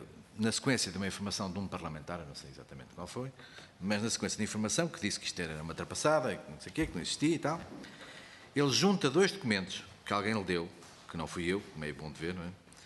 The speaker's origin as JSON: {"language": "Portuguese", "region": "Oeste", "country": "Portugal", "said": "eu sou da região do Oeste"}